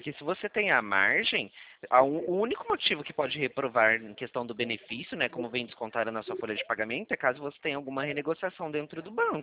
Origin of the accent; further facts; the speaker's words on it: São Paulo, Brazil; Não, eu sou do Estado de São Paulo.